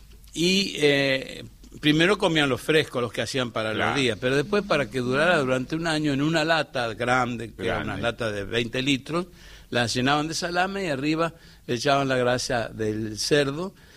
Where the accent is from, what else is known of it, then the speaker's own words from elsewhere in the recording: San Francisco, Córdoba, Argentina; Cordobés al fin.